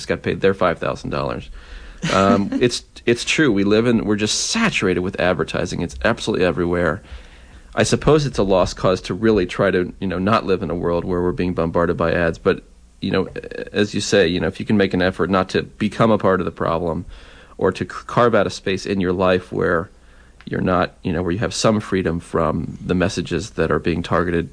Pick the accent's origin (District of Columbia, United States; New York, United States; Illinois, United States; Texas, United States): New York, United States; I come from New York, and, you know, they're just struggling to get people, you know, to read and all those basic things.